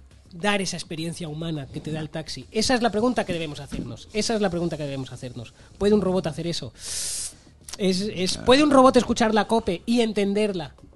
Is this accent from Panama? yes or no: no; Spain; me gusta hablar todo el rato de Madrid porque para eso soy español.